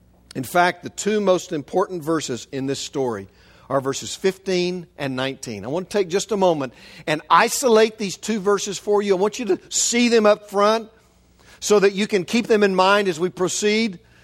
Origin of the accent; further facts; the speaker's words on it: Shawnee, Kansas, United States; I can remember growing up in Shawnee and driving the streets